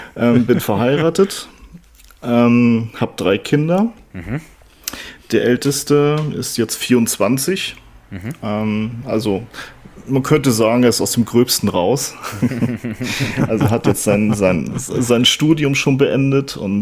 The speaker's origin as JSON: {"language": "German", "region": "Northern Germany", "country": "Germany", "tie": "born there", "said": "Ich komme eigentlich gebürtig aus Norddeutschland, bin aber jetzt schon seit einigen Jahren im Rheinland ansässig, beruflich mehrfach umgezogen."}